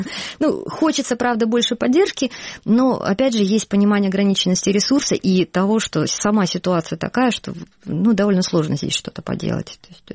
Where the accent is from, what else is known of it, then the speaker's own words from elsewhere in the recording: Crimea, Ukraine; когда мы приехали из Крыма, мы приехали под Киев